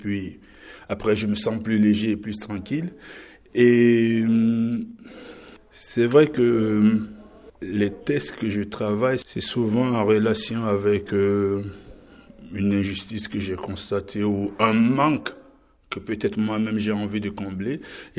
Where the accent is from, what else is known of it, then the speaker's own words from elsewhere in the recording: Burkina Faso; en tant que Burkinabé ou en tant que jeunesse Burkinabé, on se pose.